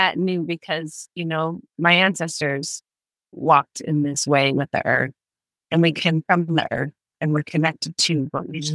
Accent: Silverton, Colorado, United States; now in Los Angeles, United States; I was raised in Silverton, Colorado, some big, beautiful mountains and peaks.

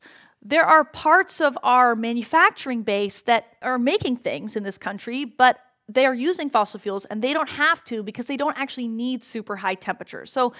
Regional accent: Canada; And Canada, where I'm from, I'm also Canadian, supplies a lot of oil to the United States.

